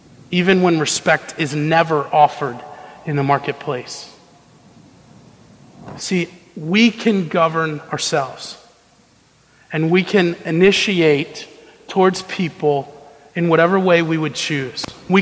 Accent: Lynchburg, Virginia, United States; When I was a very young child growing up in Lynchburg, Virginia, my mom would drive me to the school that I was going to.

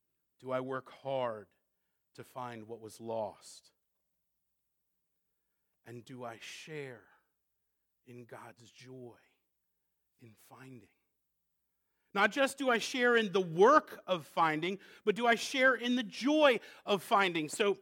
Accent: New England, United States; now in Southern United States; I grew up in New England

